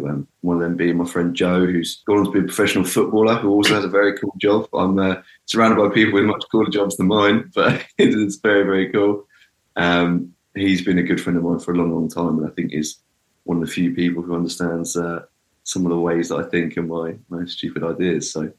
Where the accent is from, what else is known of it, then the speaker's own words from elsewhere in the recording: Portsmouth, South East England, United Kingdom; So I was born in Portsmouth in the UK and I've lived with my mum from about, I think, 2 or 3 years old, and lived sort of in the north of Portsmouth. Went to school in the same area